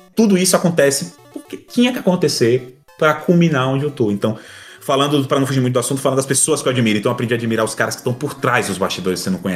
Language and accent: Portuguese; Brazil; Ele, você veio da onde? Eu do Brasil. Aí ele veio, olhou pra mim assim e fez, você veio de muito longe.